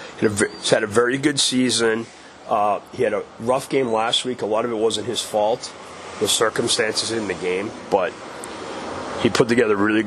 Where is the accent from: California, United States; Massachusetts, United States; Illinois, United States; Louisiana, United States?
Massachusetts, United States; Boston; also born or lived in Michigan / New York; I grew up in Boston. When I wasn't living in Boston for most of my first 30 years, I was living in Michigan or New York.